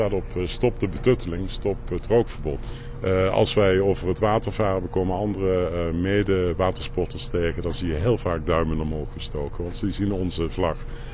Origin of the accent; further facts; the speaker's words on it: Limburg, Netherlands; want ik kom zelf uit Limburg.